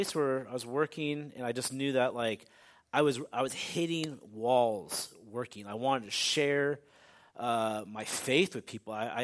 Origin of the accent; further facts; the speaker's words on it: Northwest, United States; It's not, I'm from the Northwest, and you never even hear the sermons on the radio that you hear here, there.